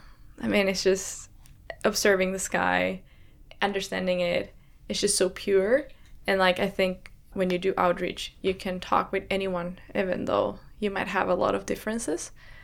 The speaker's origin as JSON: {"language": "English", "town": "Santiago", "region": "Santiago Metropolitan Region", "country": "Chile", "tie": "born or raised there", "also_born_or_lived": "north of Chile", "second_language": "English", "moved": "as an adult", "lives_now": "United States", "said": "I was raised in Santiago, and I lived there until I was more or less 25 years old. So before I moved to the US to do my PhD, I was raised in Santiago, as I said, but I spent a lot of my childhood in the north of Chile."}